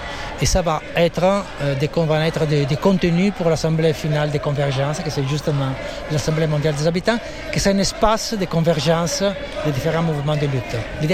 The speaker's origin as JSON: {"language": "French", "country": "Italy", "said": "Moi, je suis italienne"}